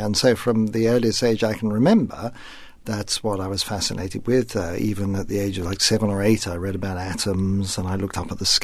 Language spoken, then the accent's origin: English; London, United Kingdom; my growing up in London in the immediate post-war years, where it was really, really boring.